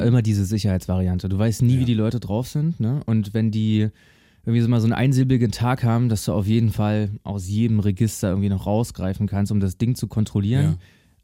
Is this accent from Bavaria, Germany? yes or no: no; Hoyerswerda, Saxony, Germany; So, ich komme aus Hoyerswerda ursprünglich.